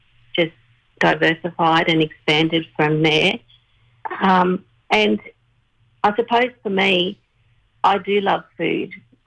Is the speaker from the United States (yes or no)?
no; Dural, New South Wales, Australia; Well, I actually originally grew up in the Hills District, so I grew up in around Dural and Beecroft